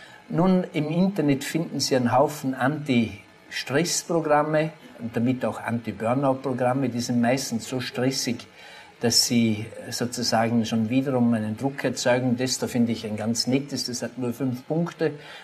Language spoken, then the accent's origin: German; Vorarlberg, Austria; Ich müsste jetzt als Bregenzer Wälder sagen, das Bregenzer Wälder Bergkäse.